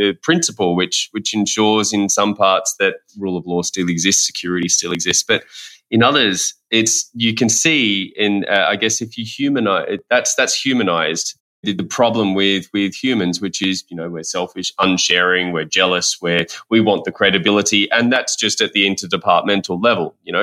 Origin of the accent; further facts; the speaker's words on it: Australia; You can tell by my accent, I'm from the land down under, and.